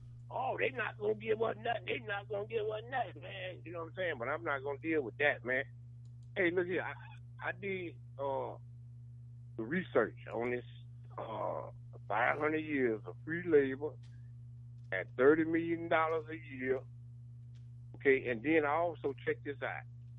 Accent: Georgia, United States; born there; Particularly, I'm in Georgia. And so my thing is, I know I was born in Georgia. My family in Georgia.

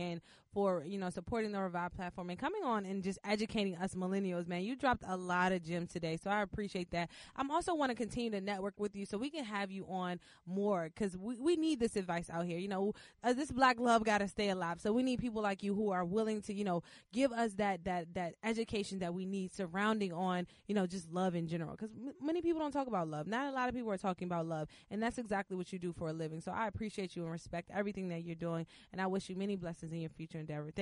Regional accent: Washington metropolitan area, United States; I'm going back down to the DMV area, showing love to my hometown.

